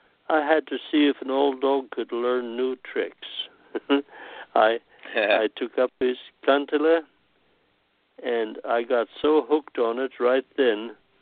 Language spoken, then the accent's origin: English; Nacelle, Washington, United States; And I was born in Nacelle, Washington, at the southwest corner of Washington State, in a small community that at that time it was basically a Finnish community.